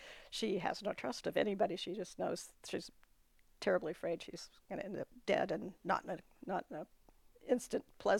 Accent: West Coast, United States; And, the whole Pacific coast, obviously. I'm from the West Coast.

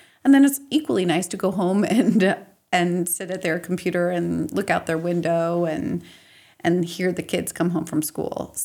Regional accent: Washington, District of Columbia, United States; born there; I was born in Washington, D.C., and I began my McKinsey career also in Washington, D.C. after lots of moves.

